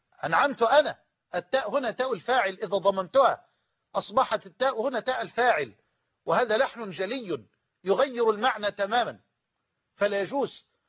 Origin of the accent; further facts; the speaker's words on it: Mansoura, Dakahlia, Egypt; في مدينتي في مدينة المنصورة